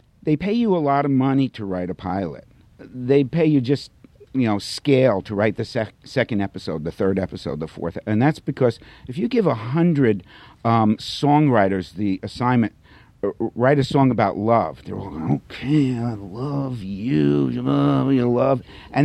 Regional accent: New York, United States; I'm from New York. You couldn't tell, could you? I didn't have that laid-back California look, right, you know?

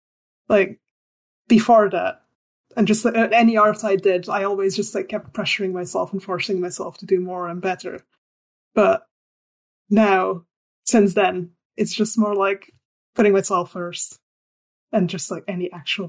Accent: Belgium; first language Dutch; English is a second language; moved away as an adult; now in United Kingdom; I'm from Belgium. I've seen so many people try and guess where my accent is from, and I've not seen anyone place it correctly. So English is my second language. First language is Dutch.

